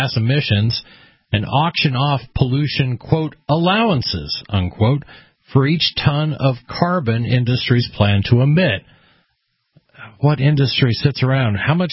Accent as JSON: {"language": "English", "region": "Oregon", "country": "United States", "tie": "born or raised there", "also_born_or_lived": "Pennsylvania", "said": "So I moved up here. I grew up in Oregon, but I lived in Pennsylvania for a number of years."}